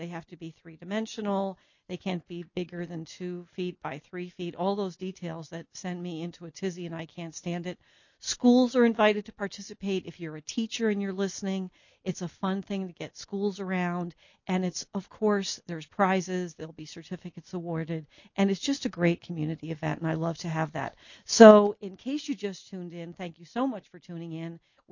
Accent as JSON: {"language": "English", "region": "New Jersey", "country": "United States", "said": "I think I've told you before, I'm from New Jersey. So, but I've lived here 35 years."}